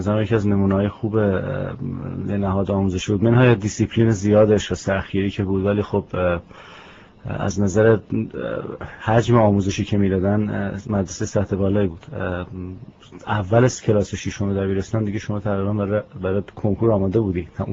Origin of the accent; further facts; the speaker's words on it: Tehran, Tehran Province, Iran; born there; من تهران متولد شدم. سال 1330 در خرداد 30 در تهران متولد شدم. الان میشه به زودی میشه 50 سالم.